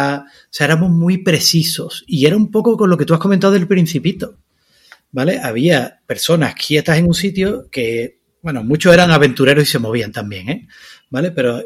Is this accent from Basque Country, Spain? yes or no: no; Seville, Andalusia, Spain; mira, yo soy de Sevilla, ¿no?